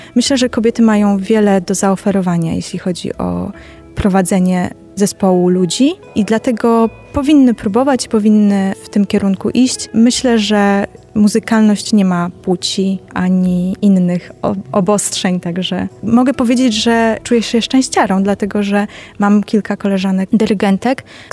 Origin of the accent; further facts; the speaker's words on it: Częstochowa, Silesian Voivodeship, Poland; Urodziłam się tutaj w Częstochowie, wracam często do rodzinnego miasta